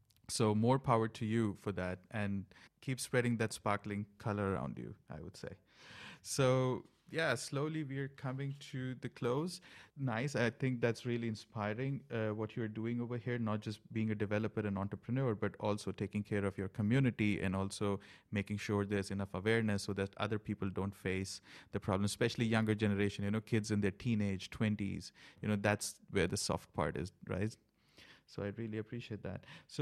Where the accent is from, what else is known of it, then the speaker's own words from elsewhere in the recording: India; now in Berlin, Delaware, United States; I grew up in India, and I didn't know about any of this. And then I moved to Europe, and it still didn't cover. Then I moved to Berlin